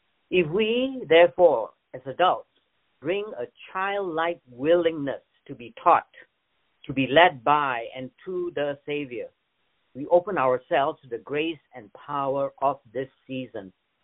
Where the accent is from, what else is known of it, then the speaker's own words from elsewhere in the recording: Malaysia; As a kid growing up in Malaysia, one thing I enjoyed about Christmas is opening presents, of course.